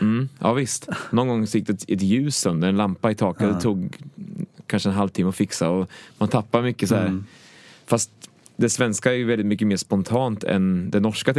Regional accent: Sankt Anna, Östergötland, Sweden; Det är tacksam för att jag kommer från Östergötland faktiskt, för att det, ja, dels så älskar det att växa upp i Sankt Anna, för man är sånt lugn.

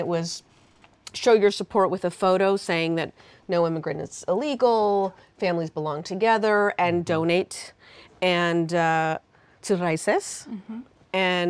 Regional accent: Portland, Oregon, United States; I grew up in Portland, Oregon.

